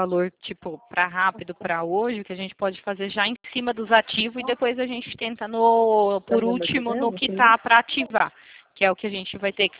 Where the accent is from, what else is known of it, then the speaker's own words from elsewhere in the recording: Itatiba, São Paulo, Brazil; Ah, eu sou daqui de Itatiba, São Paulo.